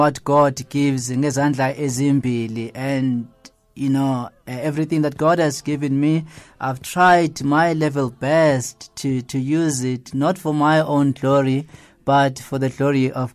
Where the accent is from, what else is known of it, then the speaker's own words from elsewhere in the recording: Alexandra, Gauteng, South Africa; I've spent my time, my life, Alexandra. You would say I was born and bred in Alexandra Township